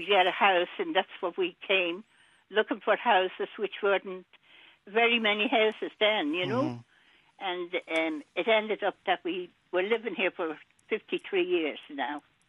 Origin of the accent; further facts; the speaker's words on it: England, United Kingdom; born there; Yeah, and I was born in England, as a matter of fact.